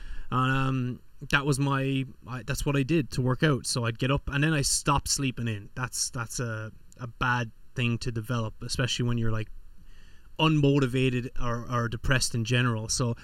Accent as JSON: {"language": "English", "country": "Ireland", "tie": "born or raised there", "lives_now": "Los Angeles, United States", "said": "And it was LA, Los Angeles is where I live. I'm not from, but I live here. Born and raised in Ireland."}